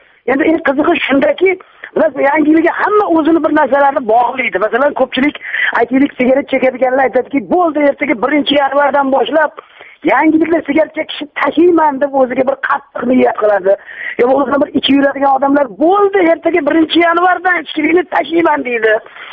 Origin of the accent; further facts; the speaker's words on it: Tashkent, Uzbekistan; toshkentlik men aniq bilaman, chunki men toshkentlikman, Toshkentda tug'ilib o'sganman.